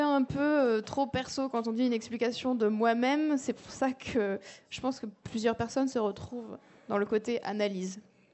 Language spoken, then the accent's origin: French; Orléans, Centre-Val de Loire, France; Je viens d'Orléans. Voilà, mais mon nom indique que je suis originaire d'un petit peu plus au nord. Mon D'accord. père vient de la Somme